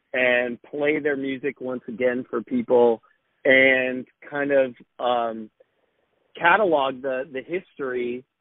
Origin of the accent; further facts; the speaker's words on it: Reston, Virginia, United States; And I was born and raised in Reston. And graduate of South Lakes High School, class of 95.